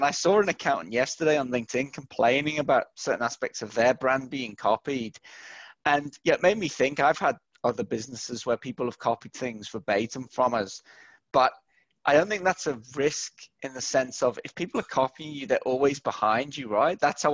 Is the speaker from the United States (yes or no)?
no; New Zealand; I'm from New Zealand, and so New Zealand and Australia